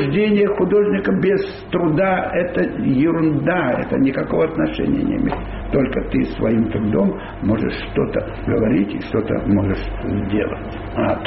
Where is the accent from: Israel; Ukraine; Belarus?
Belarus; Мы белорусы, у нас есть родина.